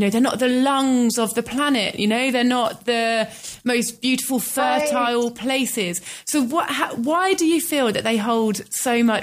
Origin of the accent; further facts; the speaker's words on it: London, United Kingdom; I grew up in London